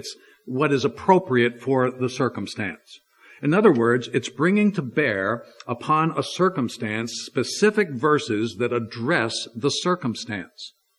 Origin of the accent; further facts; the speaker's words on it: New York, United States; also born or lived in Dallas, Texas; You know, I grew up in New York, and I drove in New York. I drove taxi cab, yellow cab in Dallas, Texas for a lot of years.